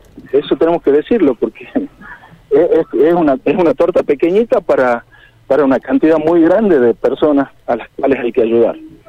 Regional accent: Tucumán, Argentina; Yo soy tucumano.

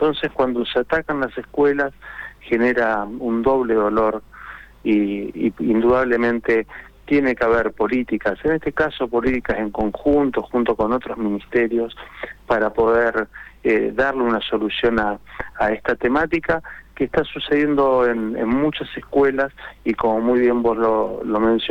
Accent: Santa Fe, Argentina; los que somos santafesinos

